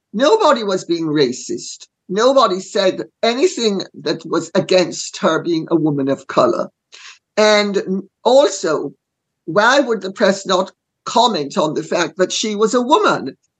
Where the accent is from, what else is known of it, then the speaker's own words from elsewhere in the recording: Jamaica; And being Jamaican, I have an insight into the gradations of color and the complexities of color that the average English or American white person wouldn't.